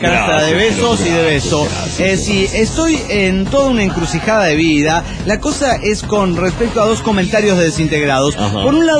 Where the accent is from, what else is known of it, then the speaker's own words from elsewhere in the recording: Caracas, Capital District, Venezuela; now in Madrid, Spain; Aunque ahora vivo en Madrid, España, tío.